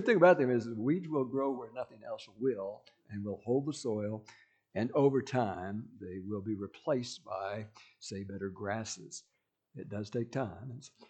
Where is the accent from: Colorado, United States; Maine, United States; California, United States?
Colorado, United States; I was born in Colorado Springs and grew up on the High Plains